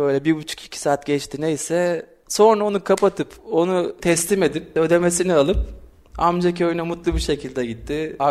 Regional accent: Trabzon, Turkey; Hikaye biraz daha çok eskilere gidiyor olacak ama biz Trabzonluyuz.

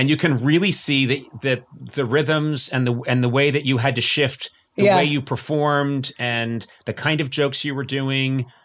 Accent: Cleveland Heights, Ohio, United States; I'm from Cleveland Heights, Ohio, and I'm here and I'm making one of these things.

